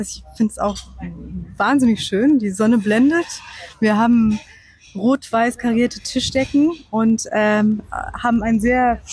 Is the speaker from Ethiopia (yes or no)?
no; Bucharest, Romania; Ich bin in Rumänien aufgewachsen bzw. geboren und in Bukarest. Und da war jetzt die Gegend, in der ich dort gelebt habe, natürlich sehr von dem kommunistischen Plattenbau stark